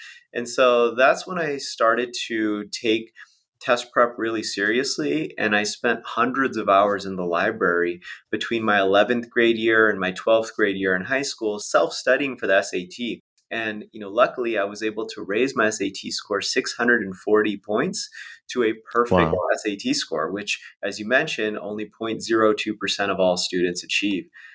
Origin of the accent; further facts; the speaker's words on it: Las Vegas, Nevada, United States; I grew up in Las Vegas, Nevada, which is the 49th out of 50th public school district in the nation.